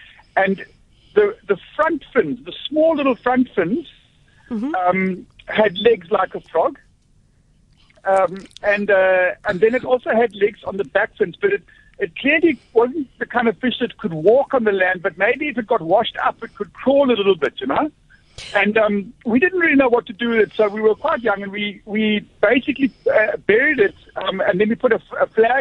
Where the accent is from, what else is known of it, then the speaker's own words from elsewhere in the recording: Eastern Cape, South Africa; I grew up in Eastern Cape as well.